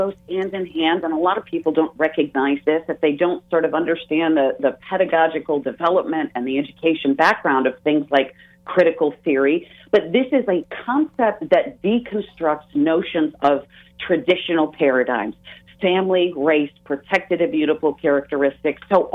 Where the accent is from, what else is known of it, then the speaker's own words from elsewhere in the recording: Wisconsin, United States; And listen, I was born and raised in Wisconsin, so it wasn't like this when I was going to school.